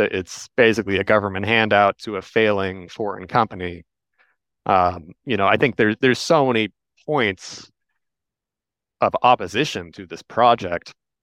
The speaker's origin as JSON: {"language": "English", "town": "Kansas City", "region": "Kansas", "country": "United States", "tie": "born or raised there", "lives_now": "Upper Peninsula, United States", "said": "Well, I'm a great example of somebody who moved to the Upper Peninsula from out of state because I grew up in Kansas City, Kansas, which is, you know, there's very nice people here, but it's concrete and cornfield country."}